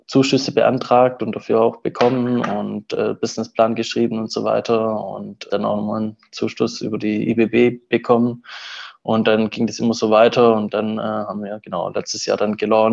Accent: Southern Germany, Germany; Ursprünglich komme ich so aus dem Süden Deutschlands und habe da auch Wirtschaftswissenschaften studiert

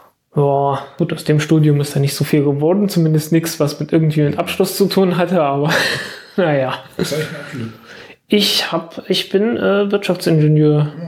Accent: Zeitz, Saxony-Anhalt, Germany; Ja klar, hallo, ich komme aus Zeitz. Zeitz war die Stadt mit der größten Kinderwagenfabrik der Welt.

